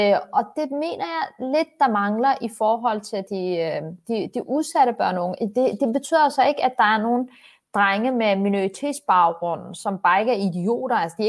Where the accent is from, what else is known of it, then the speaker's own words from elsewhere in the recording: Copenhagen, Capital Region of Denmark, Denmark; Jeg kommer selv fra social klasse 5. Jeg er vokset op på Vesterbro.